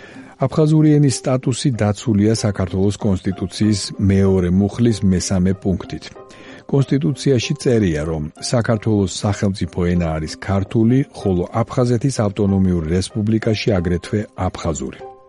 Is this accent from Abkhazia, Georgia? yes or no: yes; Abkhazia, Georgia; მაგრამ ლაპარაკით რა თქმა უნდა ვლაპარაკობ, რადგან აფხაზი ვარ. მართალია, დედა არ მყავს აფხაზი